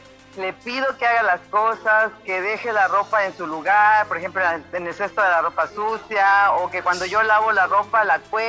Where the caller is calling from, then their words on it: Querétaro, Mexico; Los llamo de Querétaro.